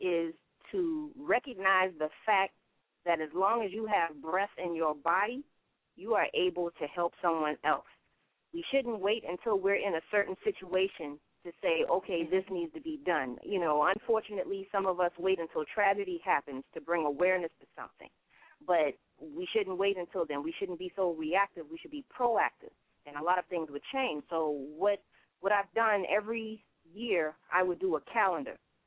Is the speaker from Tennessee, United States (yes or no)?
no; South Carolina, United States; accent: Geechee; And I know growing up, I fell right in the middle. Either I was not Geechee enough for some people